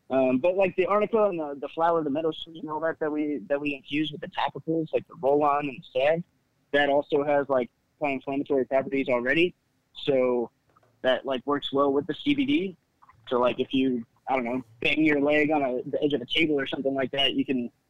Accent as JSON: {"language": "English", "region": "Ohio", "country": "United States", "said": "I'm originally from Ohio, so it's way better than being in Cincinnati."}